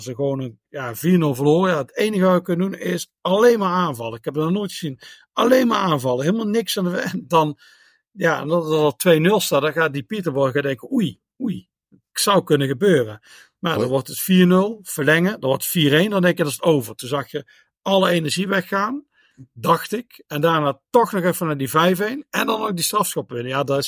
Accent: Netherlands; Nee, als Nederlander moet je ooit een keer een pint hebben gedronken

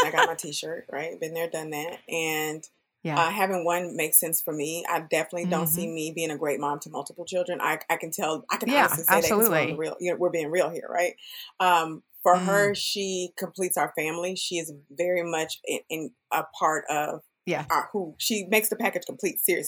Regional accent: Texas, United States; also born or lived in Florida; my background, I'm a Texan, born and raised in Texas, lived quite a few other places. I've lived in Florida for a little bit, lived all pretty much in every major city of Texas with the exception

